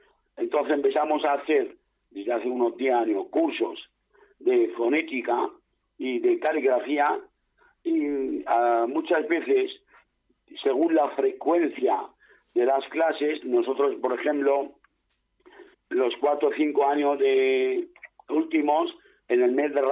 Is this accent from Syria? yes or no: yes; Syria; moved away as an adult; now in Spain; mi formación en mi país de origen, yo soy español de origen sirio, en Siria estudié ciencia islámica y de lengua árabe. Entonces, luego vine a España, a Granada concretamente, donde me licencié en medicina